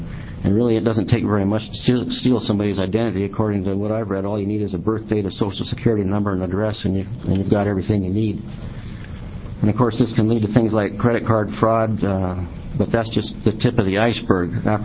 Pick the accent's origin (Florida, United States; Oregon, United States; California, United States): Oregon, United States; Eugene; from Eugene, Oregon.